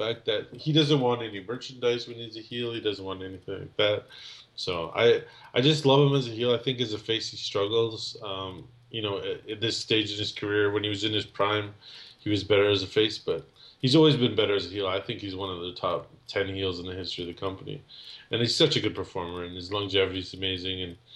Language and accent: English; Canada; Yeah, I'm Canadian